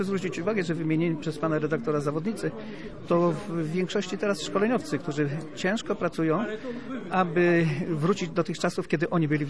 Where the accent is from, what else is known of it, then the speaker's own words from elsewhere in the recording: Gdańsk, Pomeranian Voivodeship, Poland; born there; now in Sopot, Poland; Urodziłem się w Gdańsku, mieszkam w Sopocie, pracuję chwilowo w Warszawie